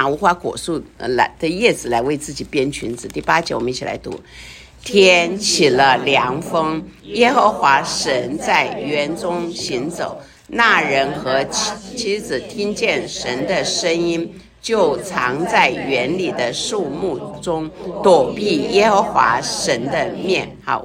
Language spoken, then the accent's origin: Chinese; China; moved away; 像我们原来从中国来